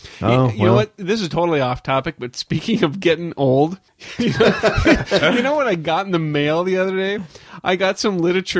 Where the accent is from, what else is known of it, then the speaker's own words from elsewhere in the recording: Ireland; But then when they saw that I bleed green because I am Irish, then they would feel really bad about